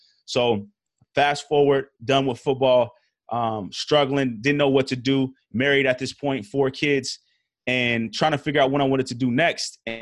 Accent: Portland, Oregon, United States; I am from Portland, Oregon. Third of four boys, Nigerian pops. Mom's from California. And grew up playing soccer.

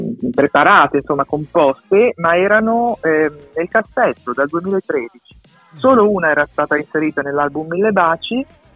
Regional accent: Milan, Lombardy, Italy; Io sono di Milano, però ho studiato per arrivare alla pronuncia napoletana.

